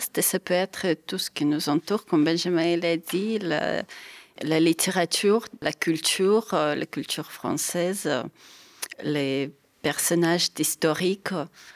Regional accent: Belarus; moved away as an adult; now in France; je viens de Biélorussie où ce n'est pas très très connu

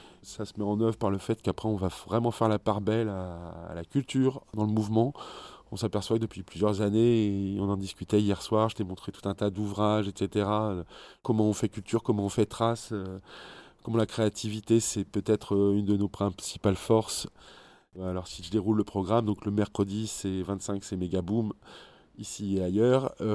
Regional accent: Beauvais, Hauts-de-France, France; born there; l'aéroport de Beauvais, où je suis né en 1976. Je suis né à Beauvais.

